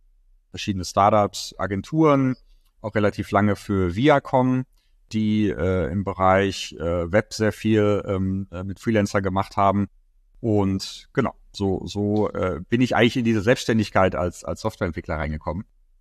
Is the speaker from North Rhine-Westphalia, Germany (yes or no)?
yes; Dortmund, North Rhine-Westphalia, Germany; also born or lived in United States / Sweden; Ich bin kein Berliner. Die wenigsten in Berlin sind ja heutzutage Berliner. Ich komme ursprünglich aus Dortmund, habe da studiert